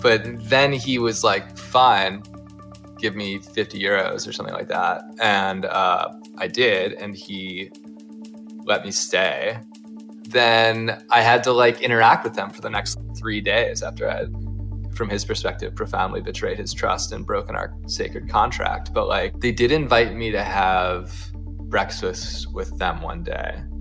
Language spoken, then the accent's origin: English; Ohio, United States; Maybe because I'm from Ohio, I don't know.